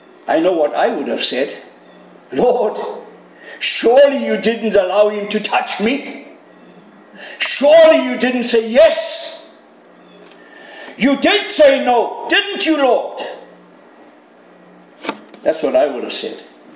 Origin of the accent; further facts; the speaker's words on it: Canada; Just kidding, I'm a Canadian too.